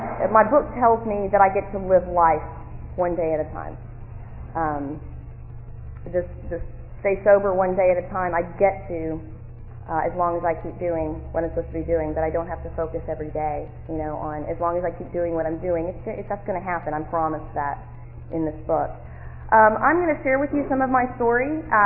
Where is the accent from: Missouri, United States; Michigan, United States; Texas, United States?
Texas, United States; Dallas; I'm from Dallas, Texas, born and raised there. I've been out here for a little over three years.